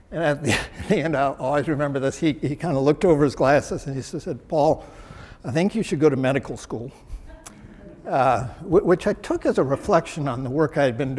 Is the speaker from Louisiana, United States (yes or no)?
no; Minnesota, United States; And growing up in Minnesota at the time I did, we were a little suspicious of California.